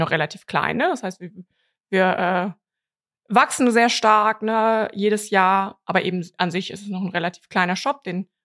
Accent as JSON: {"language": "German", "town": "Cologne", "region": "North Rhine-Westphalia", "country": "Germany", "said": "bin aus Köln"}